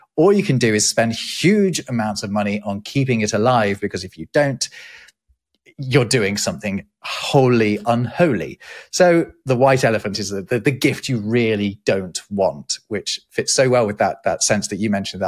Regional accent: United Kingdom; The other one, though, that was surprising to me as a Brit

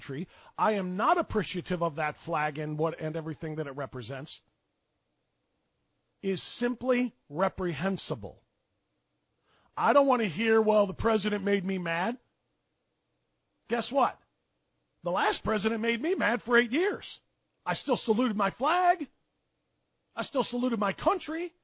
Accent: United States; born there; Thank God I was born here in the United States, where my talents are limited by nothing and my earning potential is limited by nothing

